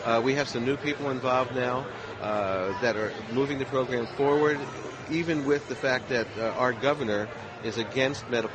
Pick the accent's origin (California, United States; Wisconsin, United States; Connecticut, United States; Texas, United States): California, United States; Los Angeles; As a matter of fact, I'm from Los Angeles. I lived here 30 years.